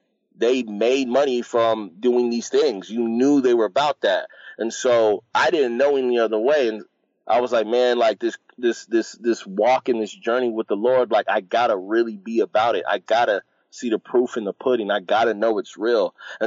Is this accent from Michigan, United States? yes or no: no; Dallas, Texas, United States; born there; Cause I was born in Dallas, Texas, in the hood where everybody was gangbanging and drug dealing, and I rap.